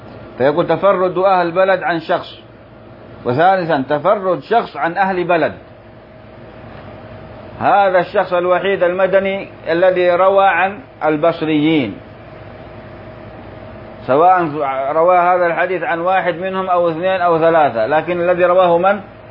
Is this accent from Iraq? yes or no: no; Homs, Homs Governorate, Syria; يا أهل حمص، ما أحد مننا أنا من حمص